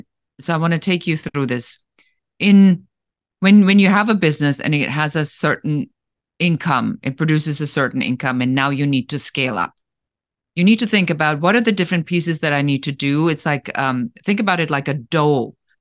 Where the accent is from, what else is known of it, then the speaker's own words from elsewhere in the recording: Germany; moved away as an adult; now in Los Angeles, United States; I am originally from Germany, and I live in Los Angeles, so I'm an immigrant